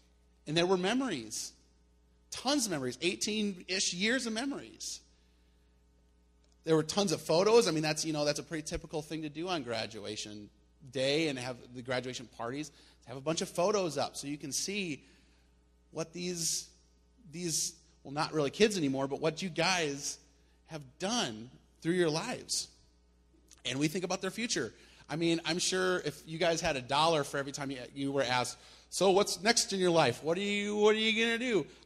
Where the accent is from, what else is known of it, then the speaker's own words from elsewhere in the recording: South Dakota, United States; I'm used to back home in where I grew up in South Dakota, we had graduations on Saturday.